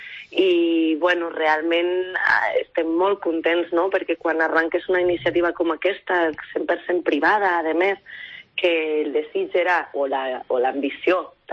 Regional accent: Valencian Community, Spain; També som valencians

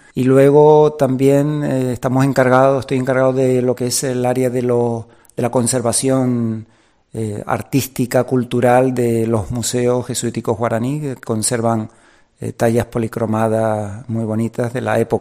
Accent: Santa Cruz de la Palma, Canary Islands, Spain; now in Paraguay; yo soy de Santa Cruz de la Palma y allí me malcriaron y me buencriaron. Y estoy desde hace ya casi 18 años en Paraguay.

